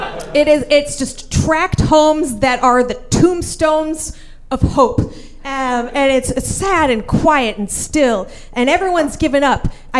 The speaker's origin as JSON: {"language": "English", "town": "Scottsdale", "region": "Arizona", "country": "United States", "said": "me and David Spade. you know, we're both from Scottsdale."}